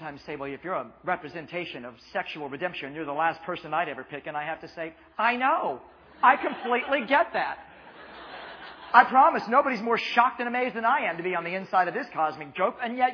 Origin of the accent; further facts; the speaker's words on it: Midwest, United States; I grew up in Midwestern culture where I didn't conform to the expected norm